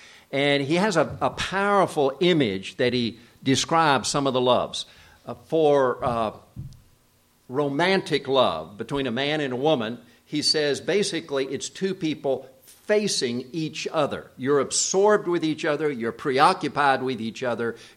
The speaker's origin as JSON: {"language": "English", "country": "South Korea", "tie": "born or raised there", "said": "I grew up in the Asian culture in Korea."}